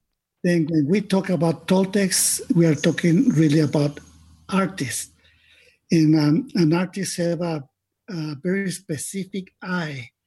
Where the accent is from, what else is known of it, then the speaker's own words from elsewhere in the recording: Mexico; born there; English is a second language; I was born in Mexico.